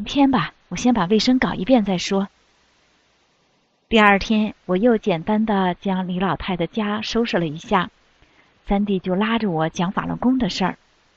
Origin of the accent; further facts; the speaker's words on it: North China, China; moved away as an adult; now in Canada; 他是南方人，而我是地道的北方人，如果在中国可能这一辈子都不会认识的。可是我们竟然在一个偶然的机会在加拿大见了面